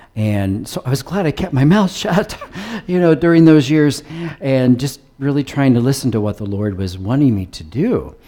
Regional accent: United States; now in South Africa; I'm an American. I'm a little bit African trying to learn the ways.

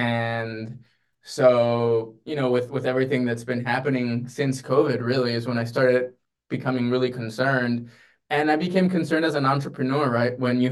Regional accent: Texas, United States; I wanted to be back in my home state of Texas

